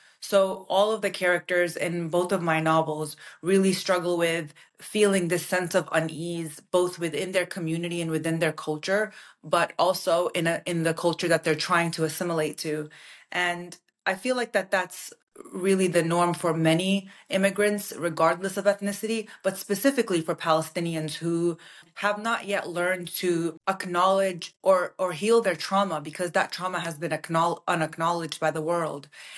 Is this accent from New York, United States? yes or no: yes; Brooklyn, New York, United States; my identity as a daughter of immigrants growing up in Brooklyn, New York, really shaped the way that I view the world